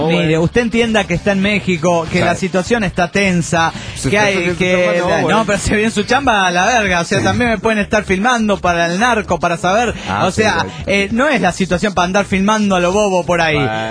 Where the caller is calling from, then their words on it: Bilbao, Basque Country, Spain; de Bilbao.